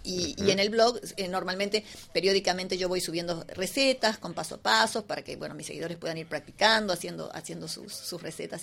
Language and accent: Spanish; Argentina; moved away as an adult; now in Sitges, Spain; yo soy argentina.